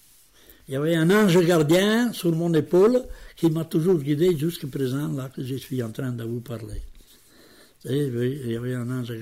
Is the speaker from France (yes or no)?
no; Italy; Moi, je viens de l'Italie, et où j'étais en Italie, même que j'étais pauvre, et mais j'avais mon appartement en ville